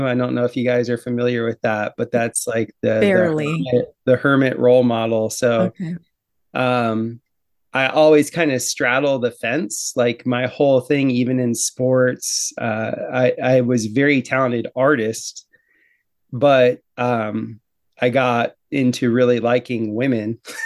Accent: Fort Lauderdale, Florida, United States; I'm from Fort Lauderdale, Florida. I grew up in essentially the 80s in South Florida. So we had all the good, you know, savings and loan scandal, all the good cocaine running, you know, Miami Vice, that whole thing going on.

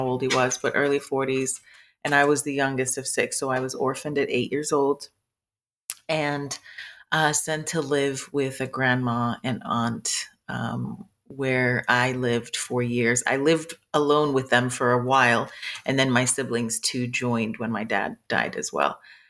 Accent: Ghana; I'm Lebanese and Ghanaian mixed girl, born and raised in Ghana.

